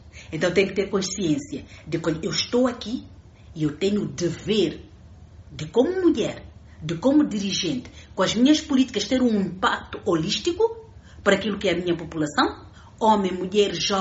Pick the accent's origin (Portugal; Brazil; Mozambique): Mozambique; Porque nós próprios, como nação, como moçambicanos, dizemos, olha, contamos com as nossas próprias forças